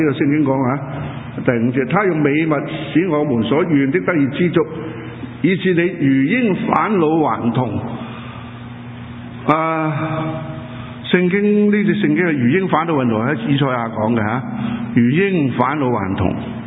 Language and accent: Cantonese; Guangdong, China; 我哋广东人有鹰吓